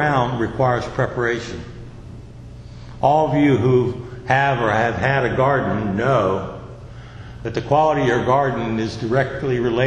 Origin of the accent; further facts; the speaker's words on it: Front Royal, Virginia, United States; now and then somebody will ask me when I'm around in my hometown of Front Royal, and they'll say, have you lived here all your life?